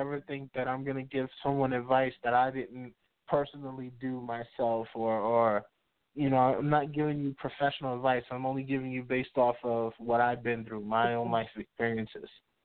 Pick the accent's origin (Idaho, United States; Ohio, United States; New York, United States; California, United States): New York, United States; Bronx; growing up in the Bronx, you got bodegas and pizzerias and Chinese restaurants and chicken places all around you.